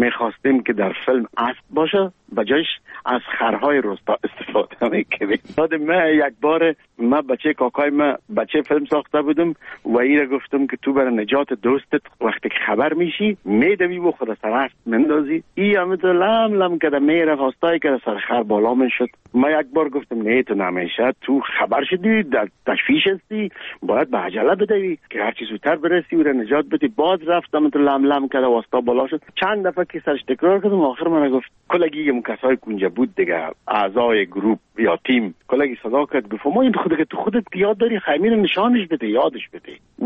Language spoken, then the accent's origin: Persian; Kabul, Afghanistan; moved away; ما در کابل به دنیا آمدیم در چهاردی کابل مکتب ابتدایه را در یک مکتب به نام غازی عبدالله خان تمام کردیم